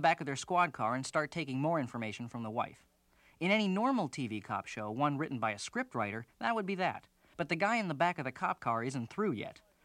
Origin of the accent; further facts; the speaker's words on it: Florida, United States; I grew up in Broward County, so I recognize the hotspots, the expressways, the cop cars, and the residential neighborhoods.